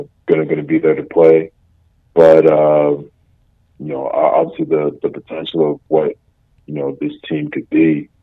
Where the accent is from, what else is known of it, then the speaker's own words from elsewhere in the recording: Canada; as a Canadian, like, it's it definitely means a lot